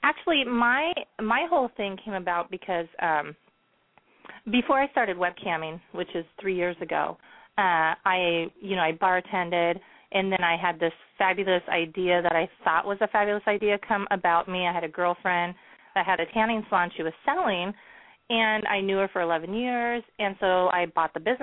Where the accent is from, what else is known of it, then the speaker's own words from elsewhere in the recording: Kansas, United States; I'm from Kansas originally. I love country.